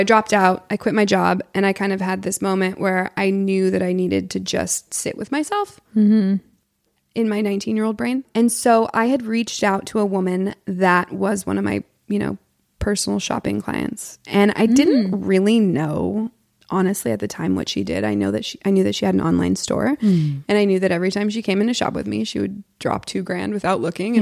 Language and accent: English; Portland, United States; moved away as an adult; now in Los Angeles, United States; I'm from Portland, born and raised, and then I moved out here when I was 18 for college.